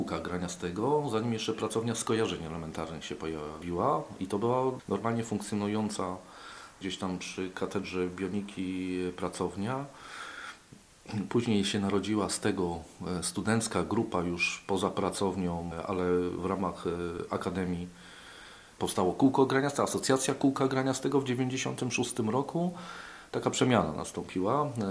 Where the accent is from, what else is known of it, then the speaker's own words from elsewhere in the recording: Rzeszów, Subcarpathian Voivodeship, Poland; now in Poznań, Poland; zanim przyjechałem do Poznania z Rzeszowa